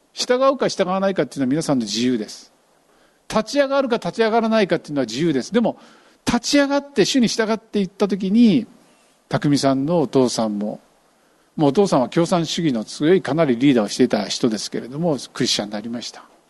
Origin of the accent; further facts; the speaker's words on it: Kyushu, Japan; 私は九州の人間です。九州の人間は待ちません。